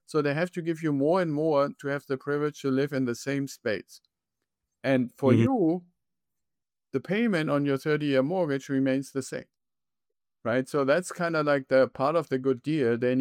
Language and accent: English; Germany; I'm originally from Germany and I still have family and connections to there